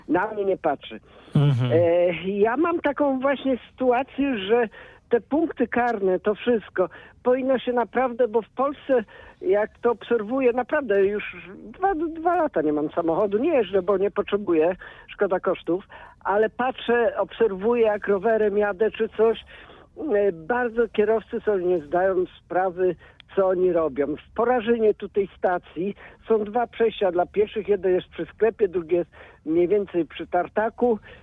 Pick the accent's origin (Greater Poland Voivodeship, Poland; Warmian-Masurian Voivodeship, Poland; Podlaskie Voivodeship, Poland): Greater Poland Voivodeship, Poland; Poznań; jestem rodowitym poznaniakiem, a się ożeniłem pod Opalnicę.